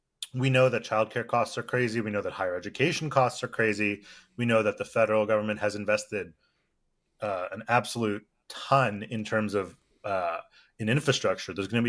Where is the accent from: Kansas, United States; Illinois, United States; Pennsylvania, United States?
Pennsylvania, United States; Philadelphia; Where I grew up in Philadelphia, or right outside, there's huge issues with school infrastructure.